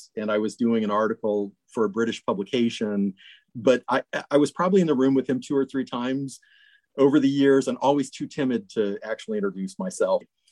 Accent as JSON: {"language": "English", "town": "Land O' Lakes", "region": "Florida", "country": "United States", "tie": "born or raised there", "said": "because I was growing up in Lando Lakes, Florida"}